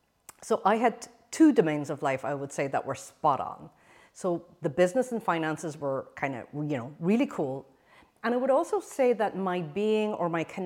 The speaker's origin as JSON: {"language": "English", "country": "Ireland", "said": "looking forward to moving back to the UK, even though I'm from Ireland, but I bought a property in the UK"}